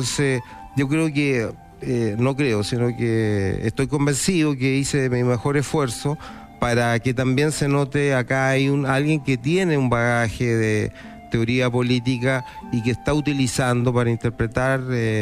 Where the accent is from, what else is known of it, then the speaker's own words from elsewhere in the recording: Chile; esto ya lo hemos vivido como chilenos.